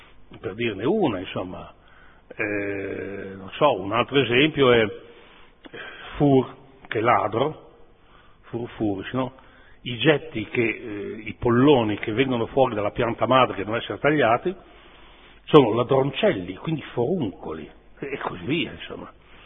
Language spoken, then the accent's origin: Italian; Pavana, Tuscany, Italy; also born or lived in Modena; io sono nato a Modena, ma modenese non mi sono mai sentito molto, insomma. Se parlo di paese è Pavana. Ci ho passato i primi 5 anni di vita, pur nascendo a Modena